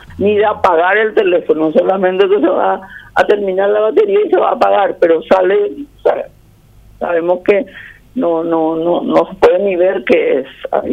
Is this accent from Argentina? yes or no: no; Coronel Oviedo, Caaguazú, Paraguay; yo soy de Coronel Oviedo.